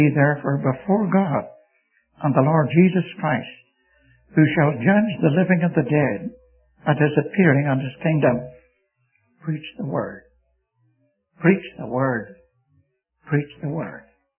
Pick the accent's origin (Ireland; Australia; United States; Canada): Ireland; born there; I was born in Ireland, and my people there were Presbyterian.